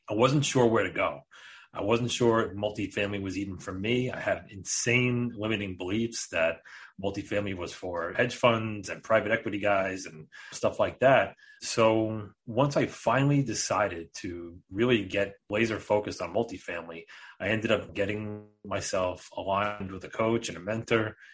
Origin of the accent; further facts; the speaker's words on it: New York, United States; We're both from New York